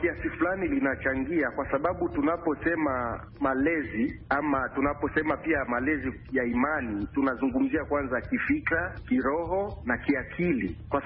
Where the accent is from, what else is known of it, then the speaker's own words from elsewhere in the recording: Tanzania; now in Nairobi, Kenya; Kwa sasa nipo Nairobi, ila mimi ni Mtanzania.